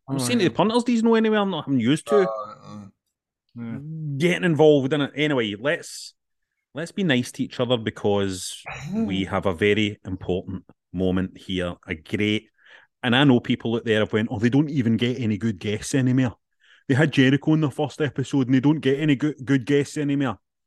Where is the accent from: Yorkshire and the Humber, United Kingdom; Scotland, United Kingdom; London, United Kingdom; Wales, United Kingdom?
Scotland, United Kingdom; Glasgow; And you're coming to Glasgow, my hometown.